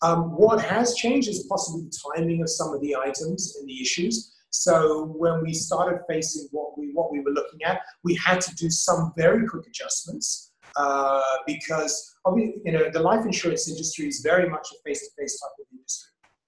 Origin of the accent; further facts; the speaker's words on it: Hong Kong; also born or lived in Asia; I'm not Filipino, you know, I'm English, born and raised in Hong Kong, lived in Asia my whole life.